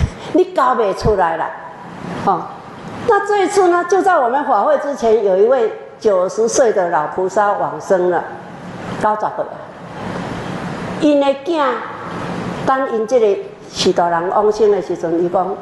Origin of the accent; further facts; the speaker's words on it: Taiwan; 也是要我们台湾人可以说日本话的人的车